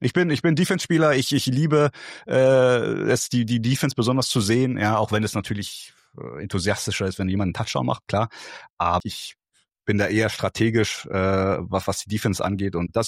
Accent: Berlin, Germany; ich als Berliner

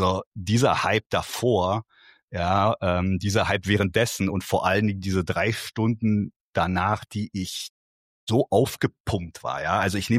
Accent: Berlin, Germany; ich als Berliner

